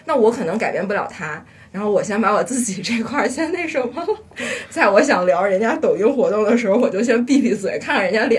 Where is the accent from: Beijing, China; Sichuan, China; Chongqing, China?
Beijing, China; 因为我家是北京的嘛